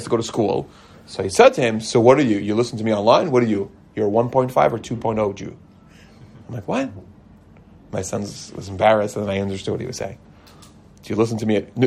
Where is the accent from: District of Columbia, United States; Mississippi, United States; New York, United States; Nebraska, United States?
New York, United States; I'm like, I'm from New York. That's the way it is. Forget about it.